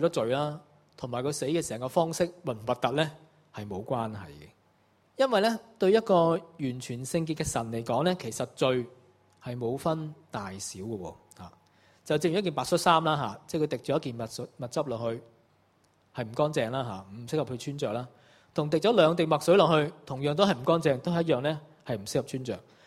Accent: China; 咁其实咧，我哋中国人都有类似嘅睇法嘅

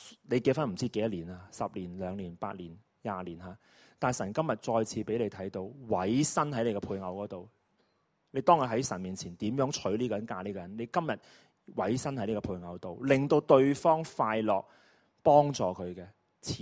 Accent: China; 我哋中国人都好怕嘅，特别弟兄仲更加难。

